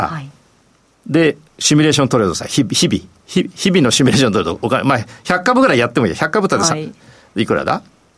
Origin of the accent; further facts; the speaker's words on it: Ibaraki, Japan; 私は茨城の出身なんですけども